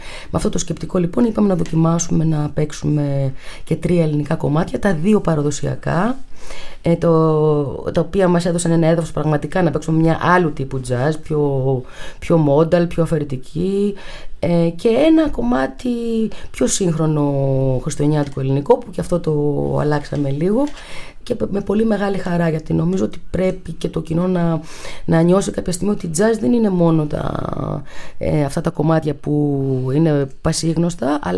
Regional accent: Greece; Καταρχάς, αφού είμαι Ελληνίδα jazz τραγουδίστρια, θεώρησα ότι είναι σωστό να συμπεριλάβω και ελληνικά τραγούδια χριστουγεννιάτικα.

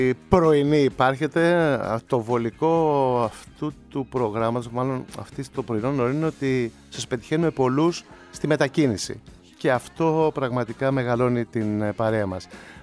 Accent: Greece; Εγώ κρατάω ως Έλληνας δημοσιογράφος

